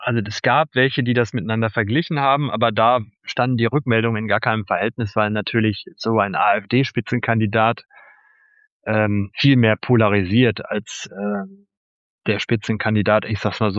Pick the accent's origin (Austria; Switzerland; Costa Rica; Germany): Germany; West Germany; born there; einen gebürtigen Westdeutschen, der in Teilen ostsozialisiert ist, nämlich mich